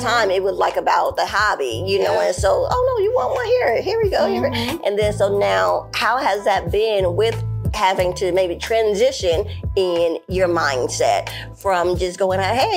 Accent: Baton Rouge, Louisiana, United States; Listen, I'm from Baton Rouge, so this is a girl already.

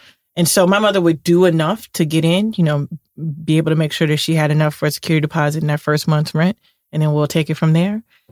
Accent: Chicago, Illinois, United States; So I'm from Chicago. I grew up in the Cabrini-Green housing projects, made famous by good times of the 70s.

